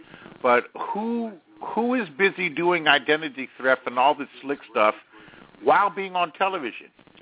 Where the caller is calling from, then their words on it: San Francisco, California, United States; I'm calling from the San Francisco Bay Area.